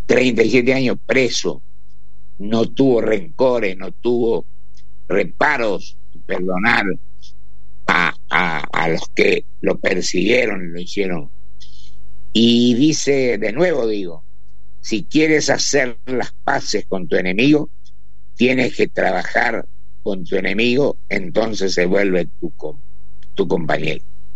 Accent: Argentina; nos llena de satisfacción como argentinos

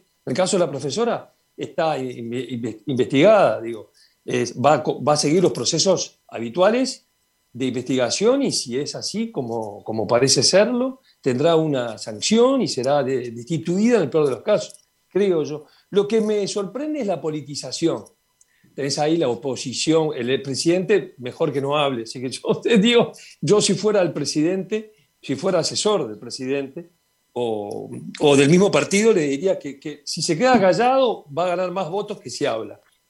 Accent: Uruguay; como uruguayo lo digo

